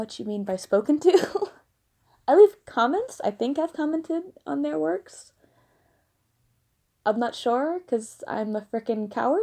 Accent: the South, United States; I grew up in the American South, where perfect strangers call you honey, sweetheart, darling, dumpling.

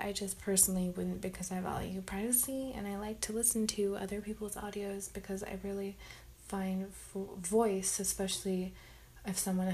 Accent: India; I make tea every morning for my family because I'm Indian, so, you know, we gotta drink our chai every day

